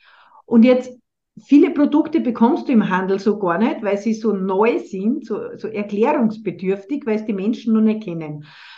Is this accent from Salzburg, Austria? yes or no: yes; Salzburg, Austria; Und ich komme ja aus der Stadt Salzburg